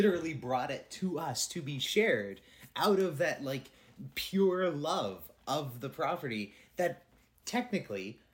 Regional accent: Ontario, Canada; growing up in Ontario in 2000 era. I went to high school in Ontario in 2000.

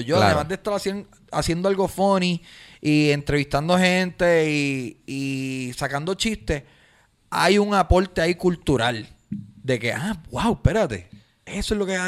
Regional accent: Añasco, Puerto Rico; Soy de Añasco y las fiestas patronales son este fin de semana.

